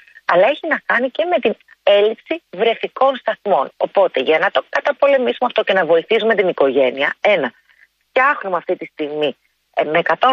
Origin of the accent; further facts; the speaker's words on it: Piraeus, Attica, Greece; Κατεβαίνω στην γενέτειρά μου, εκεί που μεγάλωσα, εκεί που έφυγα από τον Πειραιά για πανεπιστήμιο. Είμαι τουλάχιστον 3 γενιές πειραιώτησα.